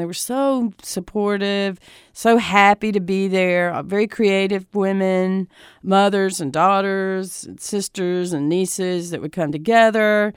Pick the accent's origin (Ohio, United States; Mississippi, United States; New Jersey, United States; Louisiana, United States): Mississippi, United States; Jackson; As a 19-year-old that rode down from my hometown of Jackson, Mississippi to attend my first